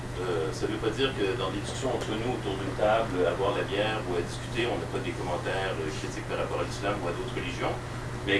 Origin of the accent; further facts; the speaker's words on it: Quebec, Canada; je viens du Québec en fait. Je suis aussi dans les réseaux anarchistes au Québec. Et par ailleurs, je suis aussi à l'université, je suis accessoirement athée aussi.